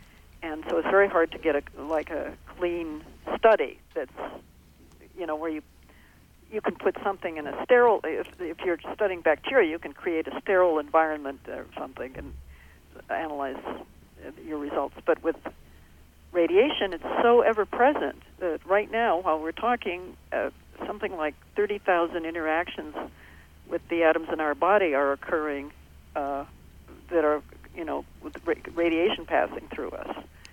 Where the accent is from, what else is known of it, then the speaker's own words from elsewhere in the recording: New Mexico, United States; I grew up in New Mexico, which is naturally high in uranium, you know, part of the Colorado Plateau, the north part.